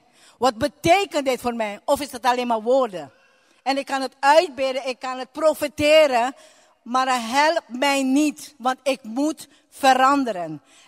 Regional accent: Aruba; Dutch is a second language; En ik kom uit Aruba, dus hier en daar zal je fouten herkennen in het Nederlandse taal.

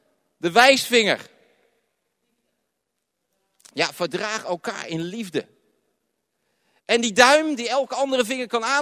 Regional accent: Netherlands; Dan kan ik zeggen, hoor eens, ik ben een Hollander. En bij ons rijden ze rechts.

